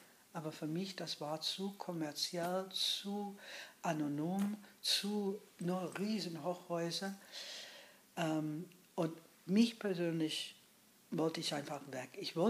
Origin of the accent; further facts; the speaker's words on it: New York, United States; German is a second language; Ich bin in New York groß geworden, in der Innenstadt.